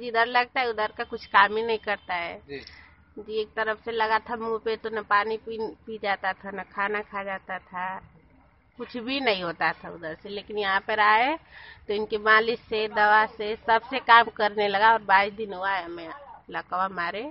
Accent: Baddhupur, Uttar Pradesh, India; और हम बद्धूपुर के ही रहने वाले हैं। यहाँ पे हमारा मायका है।

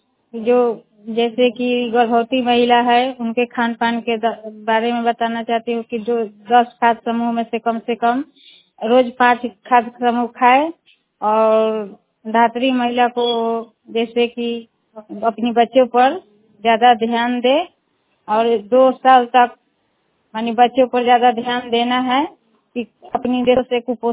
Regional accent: Taraiya, Bihar, India; मैं तरैया प्रखंड के रहने वाली हूँ, भागवत पंचायत में पंचायत की हूँ।

